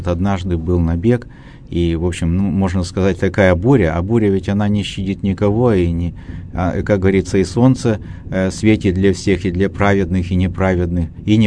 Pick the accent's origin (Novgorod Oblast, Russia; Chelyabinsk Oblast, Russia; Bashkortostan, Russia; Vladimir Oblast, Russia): Bashkortostan, Russia; Я сам родился, вырос в Башкирии